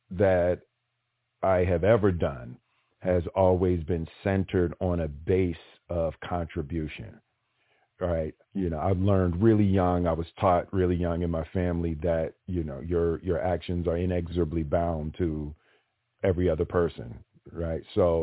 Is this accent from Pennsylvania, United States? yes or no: yes; Philadelphia, Pennsylvania, United States; my father was abusive and, you know, I grew up in Philly and, you know, fighting was a real thing.